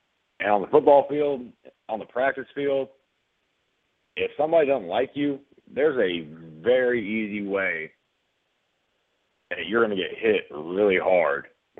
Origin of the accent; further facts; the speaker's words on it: Knoxville, Tennessee, United States; I'm not acting like I'm from some mean street. I grew up in West Knoxville